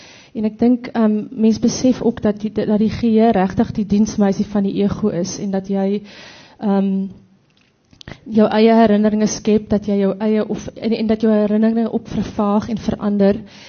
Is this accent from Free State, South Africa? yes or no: yes; Viljoenskroon, Free State, South Africa; ek kom van die Mielie Driehoek, van Viljoenskroon, so dis daar tussen dis Botawil Kroonstad wêreld.